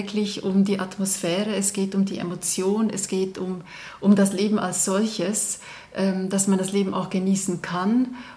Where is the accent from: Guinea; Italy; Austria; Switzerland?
Switzerland; also born or lived in Munich, Germany; Ich bin Schweizerin, das hört man wahrscheinlich.